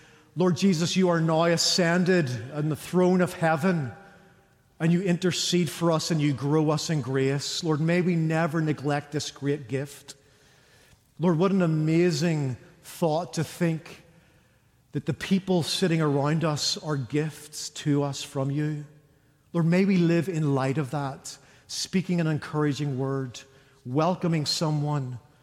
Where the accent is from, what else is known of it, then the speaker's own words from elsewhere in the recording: Ireland; this triple degree heat is killing me as an Irishman.